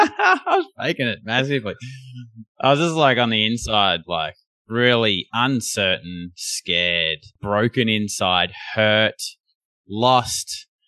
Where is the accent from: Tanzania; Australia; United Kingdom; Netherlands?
Australia; accent: Australian; I was kind of like, because I was dealing with a lot of Americans, I thought, oh, they're going to hear my accent and then they're going to be like turned off. But that's what I learned. They like the Aussie accent.